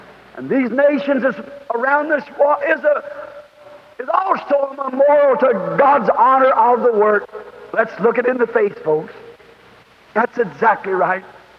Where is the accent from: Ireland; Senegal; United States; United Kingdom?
United States; the South; I had no education. And I'm a Southerner and I mess my words all up.